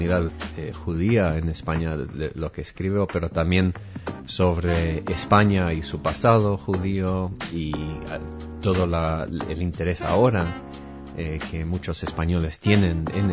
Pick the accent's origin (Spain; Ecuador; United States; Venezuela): United States; Philadelphia, Pennsylvania; bueno, donde yo crecí en Filadelfia